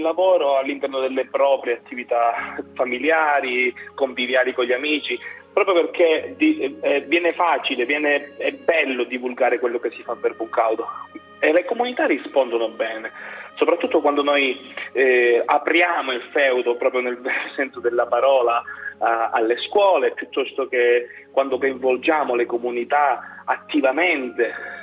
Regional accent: Sicily, Italy; Noi siamo giovani che provengono dal territorio, siamo di Polizzi piuttosto che di Valle d'Olmo, di Valle Lunga, di Petralia, siamo giovani che frequentano il territorio, siamo del territorio

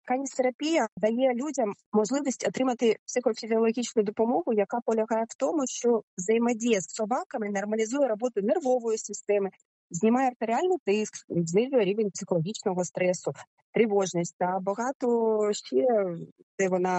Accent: Kherson, Kherson Oblast, Ukraine; народилася та жила в Херсоні.

